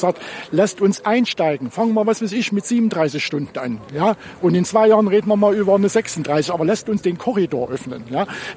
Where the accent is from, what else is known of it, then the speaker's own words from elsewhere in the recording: East Germany, Germany; ich bin in der Diktatur groß geworden. Ich bin im Jahrgang 1964, ich habe die DDR erlebt